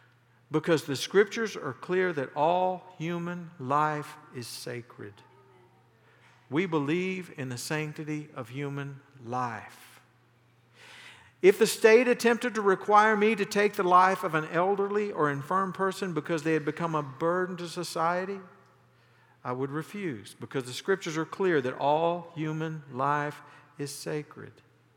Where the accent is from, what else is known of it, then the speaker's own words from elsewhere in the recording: United States; Now listen to me. I'm as American as you can get. I love this country.